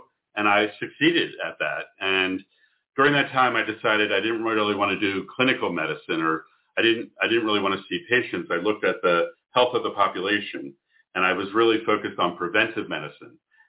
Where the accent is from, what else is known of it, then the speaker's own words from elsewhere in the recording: Philadelphia, Pennsylvania, United States; born there; I was born in Philadelphia. My parents owned a hoagie shop or a sandwich shop.